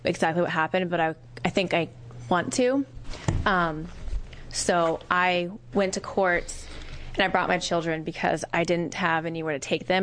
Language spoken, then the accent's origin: English; Grand Ronde, Oregon, United States; I am from Polk County, Grand Ronde.